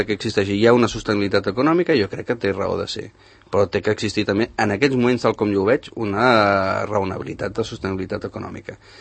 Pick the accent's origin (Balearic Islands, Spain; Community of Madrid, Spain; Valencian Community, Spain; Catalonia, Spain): Community of Madrid, Spain; Madrid; born there; Mira, jo sóc una persona que té una mare andalusa, està casat amb una mexicana, i sóc nascut a Madrid, o sigui, més inris no puc tenir, no? Això sí, tinc dos fills catalans, eh?